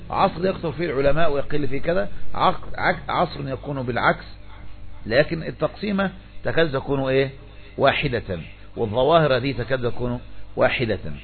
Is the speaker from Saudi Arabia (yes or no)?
no; Egypt; وأبرز من يلقب هذا عندنا في مصر دائما يتعصب له أتباعه هو رسلان